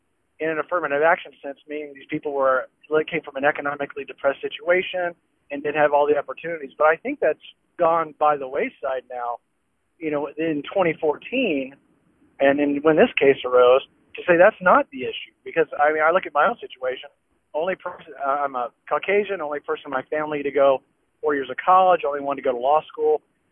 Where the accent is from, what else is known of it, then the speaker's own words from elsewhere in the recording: Austin, Texas, United States; from Austin, Texas.